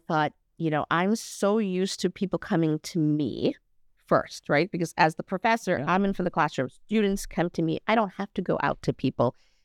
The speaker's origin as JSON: {"language": "English", "region": "New York", "country": "United States", "tie": "born or raised there", "also_born_or_lived": "California", "moved": "yes", "lives_now": "Chicago, United States", "said": "I grew up in New York and I moved first to California, then to Chicago."}